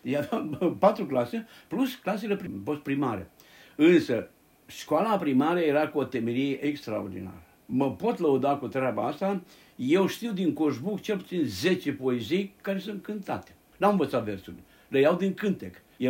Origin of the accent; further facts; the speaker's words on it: Moldavia, Romania; nu că sunt moldovean eu